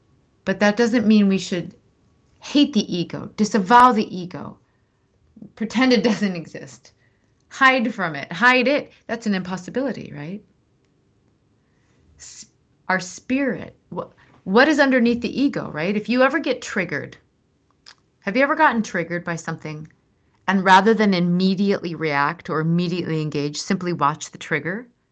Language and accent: English; Midwest, United States; now in Los Angeles, United States; I'll tell you, I'm from the Midwest, man. I really like to be on time, and on time is early.